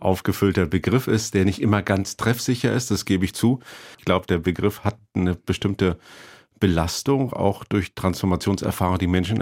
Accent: East Germany, Germany; Naja, ich komme ja aus der DDR

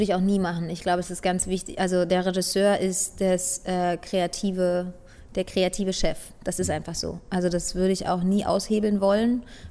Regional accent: East Germany, Germany; Ich komme selber aus der DDR, da ist es ganz normal, mit in meinem Alter schon 2 bis 3 Kinder zu haben

